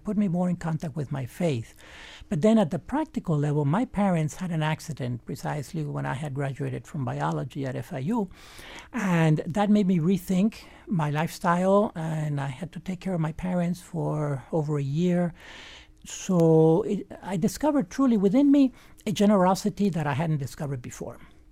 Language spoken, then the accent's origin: English; Havana, Cuba; My brother and I, my family, we grew up in Cuba, next to the coastline in the outskirts of Havana.